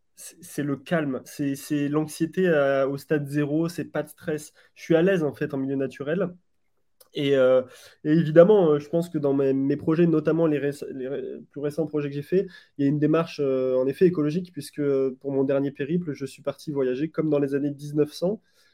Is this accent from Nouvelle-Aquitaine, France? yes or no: yes; Bordeaux, Nouvelle-Aquitaine, France; Alors moi, j'ai très peu voyagé quand j'étais petit. Au contraire, en fait, je viens du côté de Bordeaux